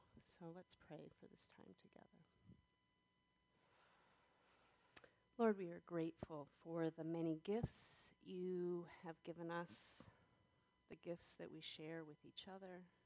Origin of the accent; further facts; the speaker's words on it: Montana, United States; And growing up in Montana, where their schools were pretty impoverished